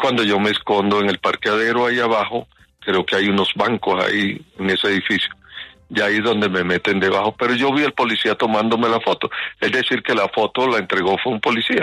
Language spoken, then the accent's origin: Spanish; Caribbean coast, Colombia; now in Bogotá, Colombia; Usted sabe que yo soy costeño y yo llevo 31 años en Bogotá